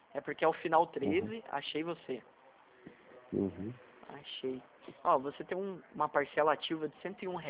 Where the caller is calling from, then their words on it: São José dos Campos, São Paulo, Brazil; Eu falo de São José dos Campos